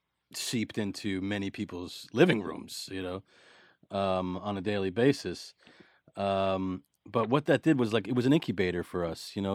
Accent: Brooklyn, New York, United States; It was very Tarantino-esque. That's what it was like growing up in Brooklyn.

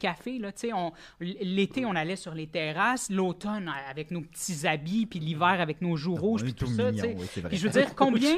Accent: Verdun, Quebec, Canada; Je viens de Verdun.

